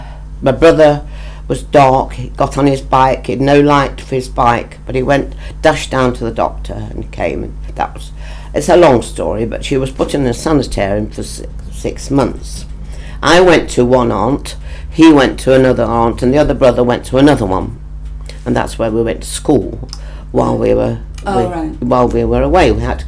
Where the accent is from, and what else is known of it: Colwick, East Midlands, United Kingdom; born or raised there; also born or lived in Ilkeston